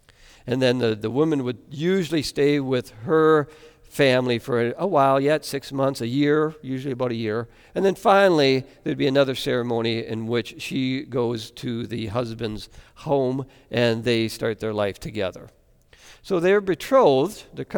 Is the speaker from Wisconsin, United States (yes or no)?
yes; Antigo, Wisconsin, United States; I think of Antigo, Wisconsin. That's where I was born. That's my hometown.